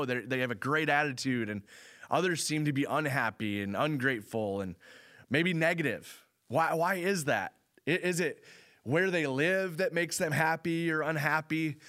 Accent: Charles City, Iowa, United States; also born or lived in Kalamazoo, United States; Like Charles City, I grew up in Charles City, Iowa.

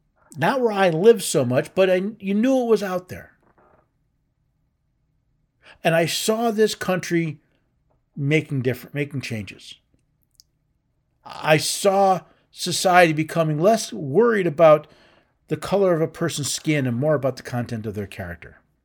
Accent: New York City, New York, United States; So, I grew up in the 60s and 70s. I was born in New York City. I lived in a neighborhood where 49% of the kids were black, 49% Puerto Rican, and 2% everything else.

